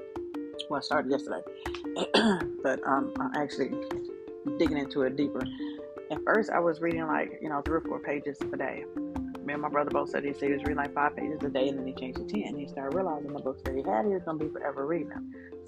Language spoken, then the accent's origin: English; the South, United States; He's from the South, just like I am, and I love him.